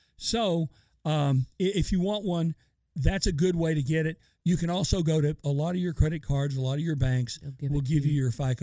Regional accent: Texas, United States; You can tell I'm from Texas.

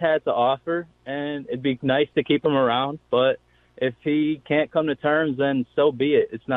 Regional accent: Ann Arbor, Michigan, United States; I'm from Ann Arbor. I would love him to stick around.

